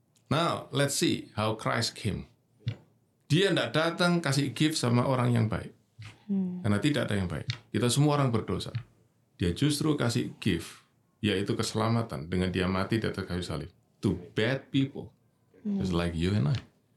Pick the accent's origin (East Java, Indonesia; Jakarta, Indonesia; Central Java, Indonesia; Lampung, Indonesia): East Java, Indonesia; Jember; also born or lived in Bojonegoro / Surabaya; saya orang Jawa Timur, oke. Lahir Bojonegoro, besar di Jember, kuliah di Surabaya gitu.